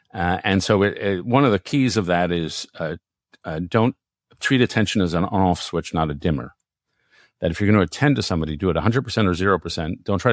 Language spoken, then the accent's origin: English; New York, United States; and I'm a New Yorker.